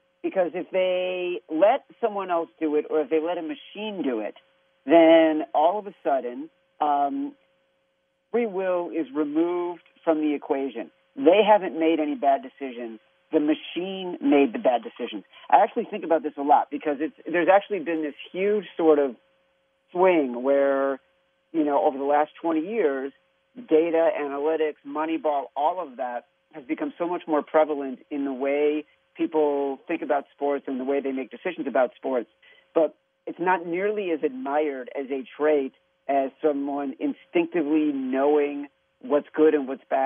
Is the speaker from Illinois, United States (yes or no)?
yes; Chicago, Illinois, United States; I actually grew up in Chicago as well, and I grew up in Chicago in the 80s when DePaul was a powerhouse